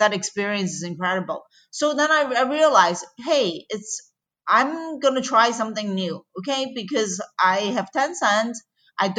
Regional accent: Florida, United States; also born or lived in Hong Kong; I was born in Hong Kong. At a very young life, I lost my both of my parents, and I had to immigrate to Florida to live with my uncle and aunt

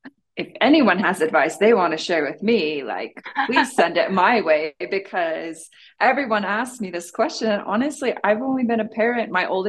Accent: Salt Lake City, Utah, United States; as you said. Most people would know me from my 2002 abduction. I grew up in Salt Lake City, Utah. I grew up in a nice neighborhood.

